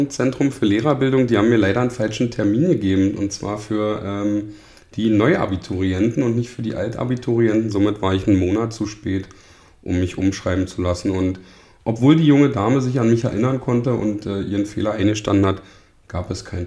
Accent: Jüterbog, Brandenburg, Germany; ich bin 33 Jahre alt, bin aus Jüterbock, arbeite in Jüterbock

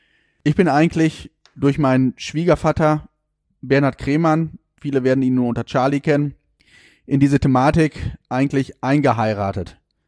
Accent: Warendorf, North Rhine-Westphalia, Germany; born there; ich bin 40 Jahre alt, bin gebürtiger Warndorfer

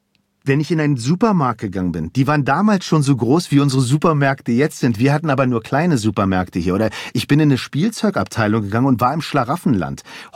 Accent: Berlin, Germany; Ich bin in Schöneberg in der Stadt groß geworden und wenn ich ins Grüne wollte, bin ich halt zum Wannsee gefahren und so und hatte so mein Grün.

